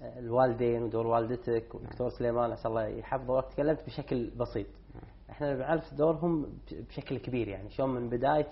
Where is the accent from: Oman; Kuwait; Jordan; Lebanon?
Kuwait; الله يبارك في ديرتنا الكويت